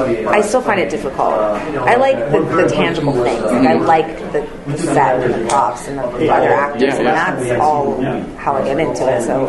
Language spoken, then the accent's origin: English; Vancouver, British Columbia, Canada; I'm from Vancouver, so I did a lot of local theater